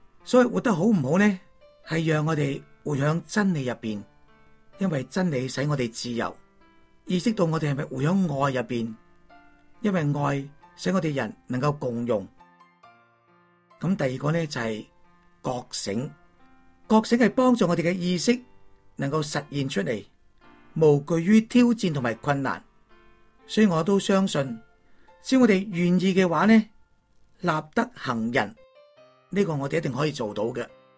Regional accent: China; 呢份嘅广阔就好似我哋中国人嘅成语一样

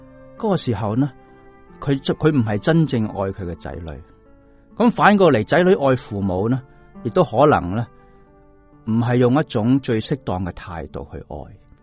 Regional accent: China; 呢个喺其实为我哋中国人啦

